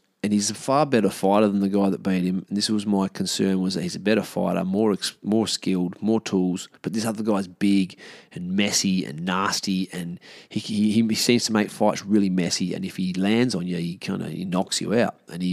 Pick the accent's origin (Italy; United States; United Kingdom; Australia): Australia; dominant victory by the best featherweight of all time, who's an Australian guy, which is pretty cool as an Australian.